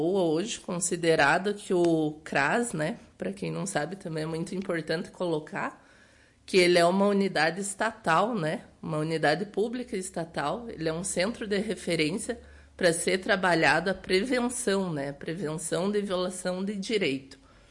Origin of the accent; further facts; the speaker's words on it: Ijuí, Rio Grande do Sul, Brazil; now in Capão Bonito, Brazil; Sou natural de Ijuí, mas moro no Capão Bonito há 20 anos.